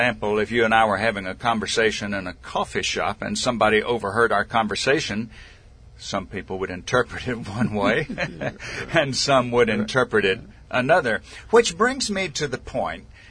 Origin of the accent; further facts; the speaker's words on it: Mississippi, United States; I grew up in South Mississippi, and of course, those were the days when Ole Miss was king of football.